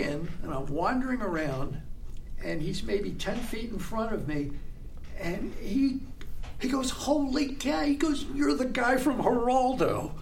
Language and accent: English; Oak Ridge, Tennessee, United States; born there; I was born in Oak Ridge, Tennessee, because my father was working at the Atomic Energy Commission.